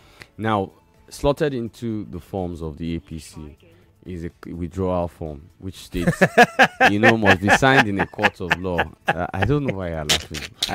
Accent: Nigeria; You know, first and foremost, as a Nigerian, I must respect his freedom to express himself.

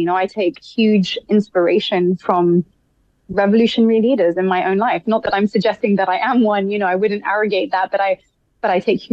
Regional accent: London, United Kingdom; I'm a Londoner.

